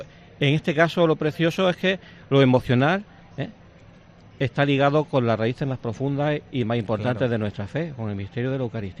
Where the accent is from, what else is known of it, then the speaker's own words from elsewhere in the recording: Granada, Andalusia, Spain; Sí, yo me siento granadino, bueno, nacido en Granada, claro, siempre en Granada